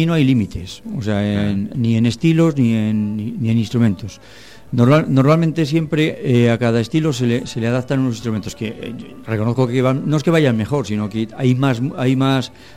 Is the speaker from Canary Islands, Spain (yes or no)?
no; Peñafiel, Castile and León, Spain; born there; now in Galicia, Spain; yo soy nacido en Peñafiel, español, y gallego en lo que me corresponde de que estoy aquí siempre